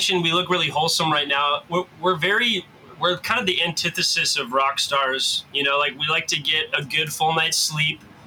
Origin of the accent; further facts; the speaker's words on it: Midwest, United States; We're all from the Midwest. Three of us grew up in high school together